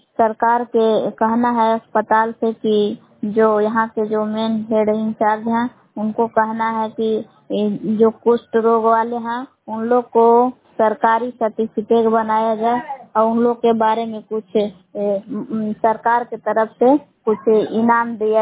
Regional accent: Belaon, Bihar, India; ग्राम बिलाव जिला कैमूर बबुआ की निवासी हूँ।

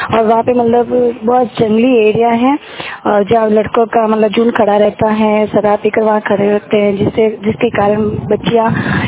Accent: Khareni, Rajasthan, India; गांव खारेनी तहसील सोची जिला पाली से हूँ।

